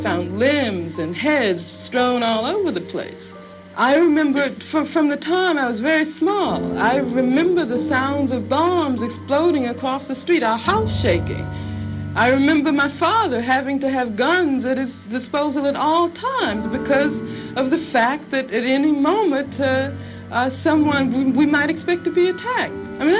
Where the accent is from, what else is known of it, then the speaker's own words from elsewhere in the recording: Birmingham, Alabama, United States; I grew up in Birmingham, Alabama.